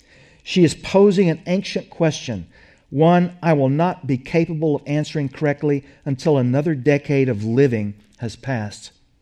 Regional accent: Louisiana, United States; And as I grew up in Louisiana in the early 1960s, at the age of 14, I suddenly found myself surrounded by coyotes.

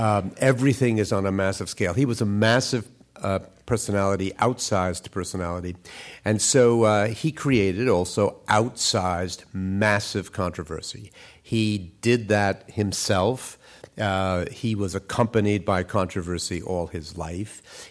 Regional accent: Queens, New York, United States; also born or lived in Manhattan; When I was born in that little island called Manhattan, I grew up in Queens.

